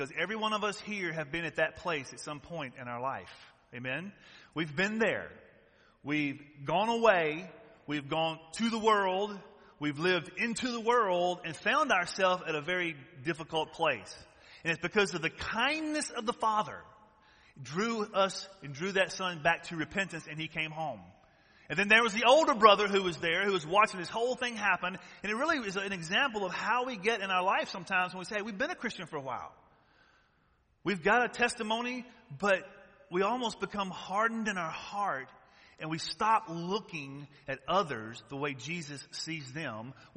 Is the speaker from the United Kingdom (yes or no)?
no; the South, United States; I'm from the South, and they like to talk loud and fast, and everybody's shouting back at you